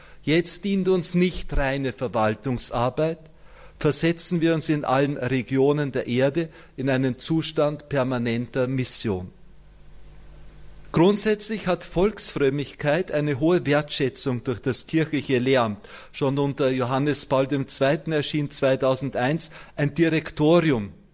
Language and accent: German; Austria; Ich komme aus Österreich, wie Sie hören, und bei uns schmilzt die katholische Kirche schneller als jeder Gletscher.